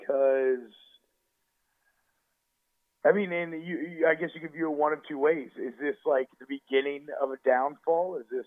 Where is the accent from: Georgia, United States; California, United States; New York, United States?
Georgia, United States; Even though I was growing up in Georgia, he made sure that I was brainwashed purple and gold.